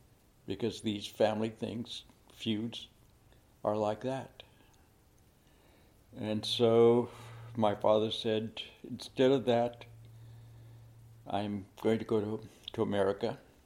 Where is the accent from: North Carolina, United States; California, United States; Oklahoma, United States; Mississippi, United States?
California, United States; born there; later sent for my mother, they came to California later, and I was born in California.